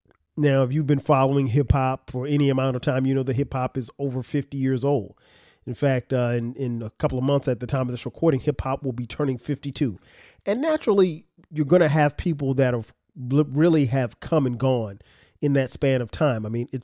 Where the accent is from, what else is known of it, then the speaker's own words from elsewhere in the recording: Florence, South Carolina, United States; that concert actually happened to be in my hometown of Florence, South Carolina, at Wilson High School.